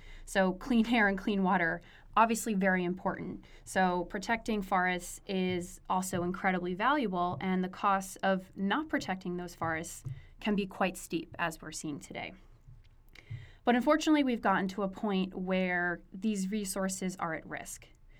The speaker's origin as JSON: {"language": "English", "region": "East Coast", "country": "United States", "said": "and I apologize, I'm from the East Coast, so you have to hear me say forest over and over again."}